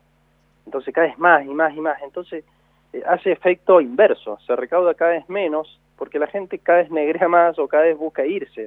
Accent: Argentina; los trabajadores que somos, los trabajadores argentinos en cualquier parte del mundo triunfan de una manera impresionante

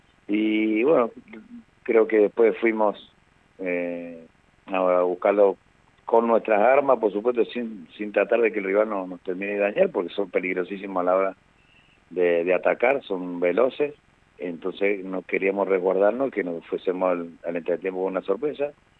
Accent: Mendoza, Argentina; somos de acá de Mendoza, somos del club

